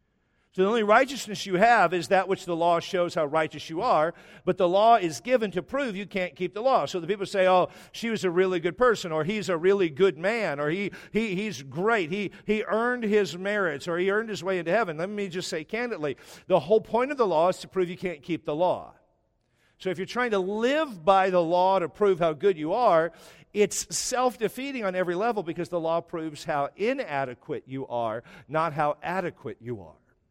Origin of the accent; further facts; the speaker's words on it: Washington, United States; And I'm from Washington, so we love the Northwest